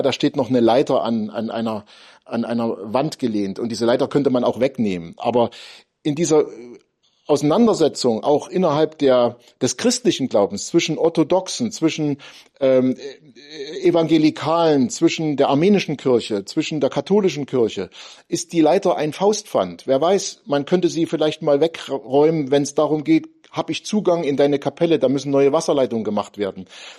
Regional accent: East Germany, Germany; ich bin in der DDR aufgewachsen

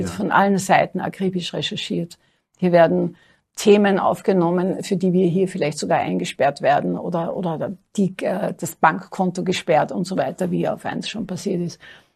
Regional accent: Austria; als bei uns in Österreich, im winzigen Österreich.

